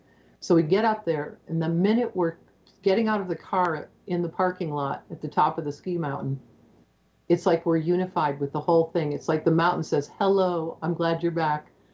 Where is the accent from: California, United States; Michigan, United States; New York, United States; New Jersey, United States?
Michigan, United States; Detroit; And I came from Michigan, in the Detroit area, very wet, very green, sea level, lots of fresh water around.